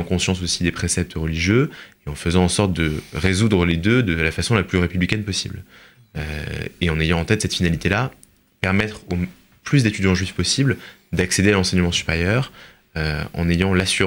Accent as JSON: {"language": "French", "country": "France", "said": "Et donc ça interroge aussi notre responsabilité en tant que juifs et en tant que français, 50 ans après la Shoah"}